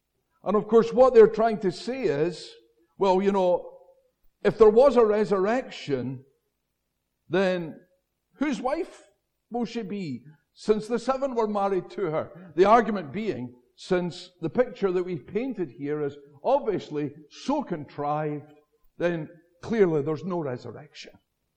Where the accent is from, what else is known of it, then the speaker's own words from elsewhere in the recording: Wishaw, Scotland, United Kingdom; I don't think I heard it as a boy growing up in Wishaw Baptist.